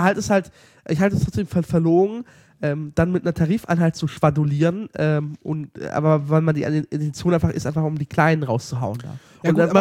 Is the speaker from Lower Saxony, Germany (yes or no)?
yes; Lower Saxony, Germany; Und wir kommen ja aus Niedersachsen.